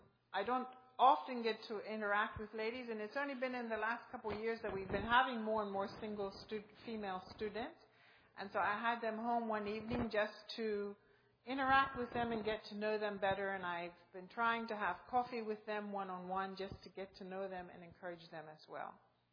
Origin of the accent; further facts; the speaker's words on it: York, Pennsylvania, United States; Well, I'm from York, but in that area, York, Pennsylvania.